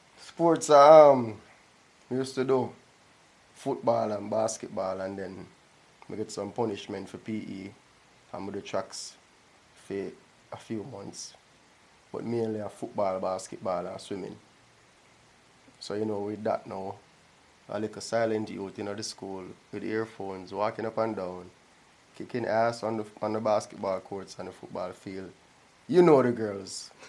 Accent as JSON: {"language": "English", "country": "Jamaica", "said": "we just spat it out because I'm a Jamaican."}